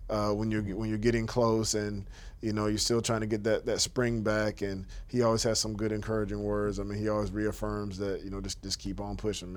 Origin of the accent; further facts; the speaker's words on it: United States; these people are from another country. They're from Syria. We're from the United States. We were Christians.